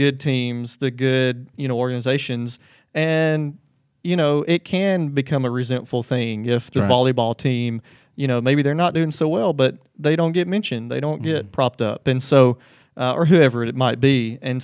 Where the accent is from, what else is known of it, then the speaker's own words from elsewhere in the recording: Russellville, Alabama, United States; I didn't go to school around here. I'm from Russellville, which is far enough away that it, you know, I don't get caught up in the rivalries and things up here